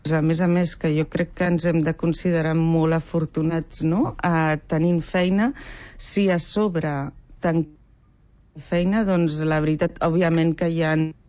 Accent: Barcelona, Catalonia, Spain; què puc dir jo, que sóc barcelonina de pro i enamorada de la meva ciutat?

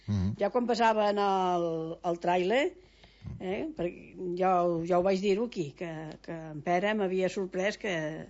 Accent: Catalonia, Spain; Aiam catalan, jo. Aiam catalan.

